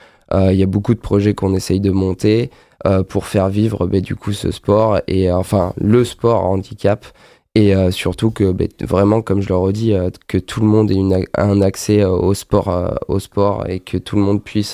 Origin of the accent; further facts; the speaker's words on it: Nouvelle-Aquitaine, France; je suis natif de Dordogne quand même.